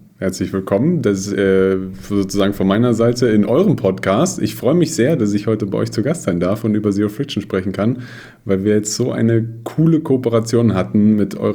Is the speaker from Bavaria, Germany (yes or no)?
yes; Bavaria, Germany; now in Munich, Germany; Ich bin am Ammersee groß geworden, wohne jetzt in München